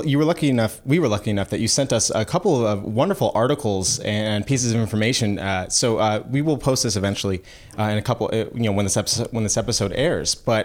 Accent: Michigan, United States; Representative Mike Bishop of my home state, Michigan, which I'm not proud of.

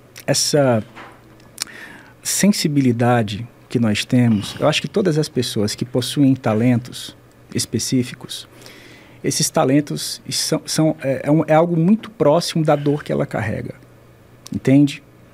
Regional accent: Fortaleza, Ceará, Brazil; Esse meu sotaque, tá, gente? Eu sou de Fortaleza, sou cearense, né? Venho de uma família simples, né? Família simples.

